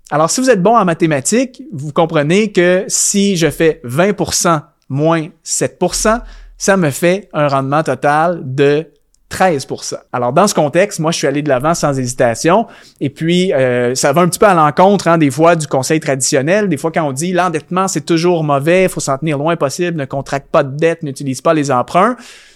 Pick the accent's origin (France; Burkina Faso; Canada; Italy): Canada; ton hypothèque, comme on dit chez nous au Canada.